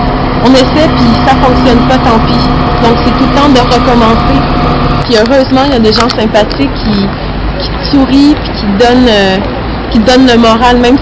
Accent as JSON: {"language": "French", "region": "Quebec", "country": "Canada", "moved": "yes", "lives_now": "Lyon, France", "said": "Moi je viens du Québec. Je suis à Lyon depuis novembre."}